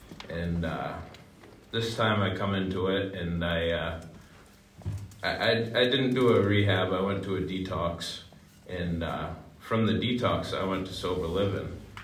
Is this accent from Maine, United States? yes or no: yes; Peru, Maine, United States; I'm actually from a town called Peru, Maine. The population is like 1,400.